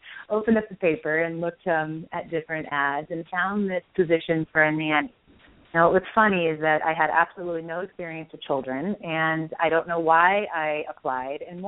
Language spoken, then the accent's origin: English; Lake Tahoe, Nevada, United States; moved away as an adult; So I grew up in Lake Tahoe, Nevada, and I moved to Washington, D.C. in my early 20s with my former husband.